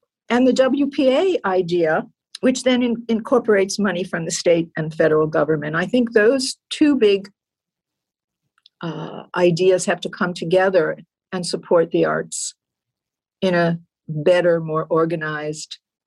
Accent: New Jersey, United States; I found at a young age, I grew up in New Jersey, and my parents loved musical theater

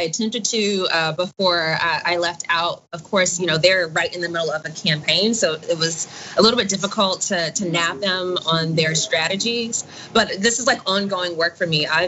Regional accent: the South, United States; I'm from the Deep South. The right to work propaganda is big in the South. We've been hearing, you know, since I was a kid, that you need to be able to attract businesses down there

